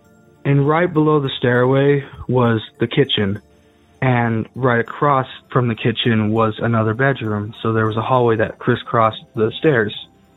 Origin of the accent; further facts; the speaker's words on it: Manti, Utah, United States; I'm from Utah. So this call happened back in the house I grew up in when I was younger, the house I spent 21 years of my life in. I'm in a town in about the center of Utah called Manti.